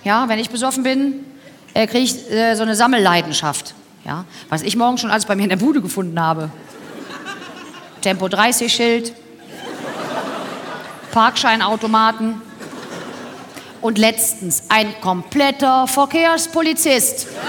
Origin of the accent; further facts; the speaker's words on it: Cologne, North Rhine-Westphalia, Germany; Und wir sind aus Köln.